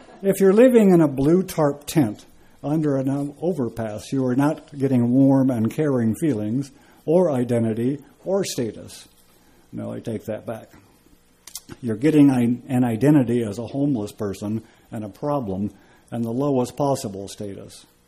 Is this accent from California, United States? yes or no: yes; Arcata, California, United States; also born or lived in Los Angeles; I often say I'm from Arcata in Humboldt County, but since I was standing on a street in Arcata, I must have sounded like an outsider. I had other options. Sometimes I say I'm from L.A.